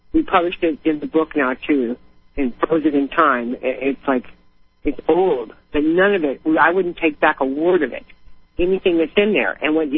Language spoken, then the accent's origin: English; United States; And, you know, and I, as an American, it just got my gander up.